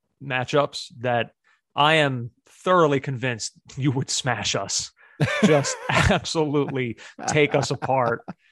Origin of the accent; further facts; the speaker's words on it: Ireland; I'm from the Emerald Isle, Ireland.